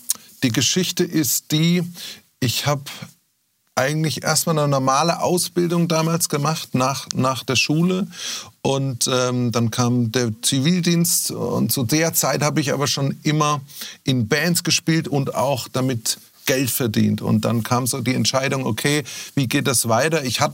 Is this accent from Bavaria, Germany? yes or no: yes; Lohr am Main, Bavaria, Germany; also born or lived in Würzburg; also bin gebürtig aus Lohr am Main. Das ist schon die oberste Ecke dann vor Aschaffenburg, bevor dann Hessen beginnt, Unterfranken sozusagen. Und bin dann aber... Hab lange Jahre in Würzburg gelebt